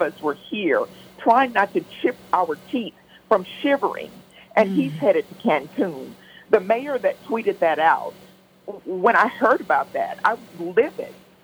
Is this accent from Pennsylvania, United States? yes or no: no; Texas, United States; And I really don't, as a Texan, think that we are, the things that we go through are for the faint of heart.